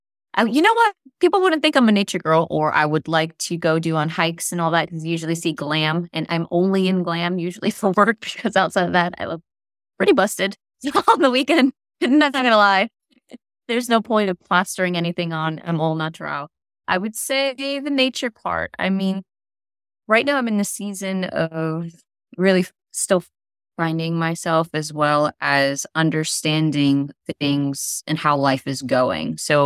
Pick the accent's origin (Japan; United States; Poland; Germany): United States; Newark, New Jersey; moved away as an adult; now in Orlando, United States; I'm from Newark, New Jersey. I live in Orlando, Florida now since late 2001, a couple weeks after September 11th.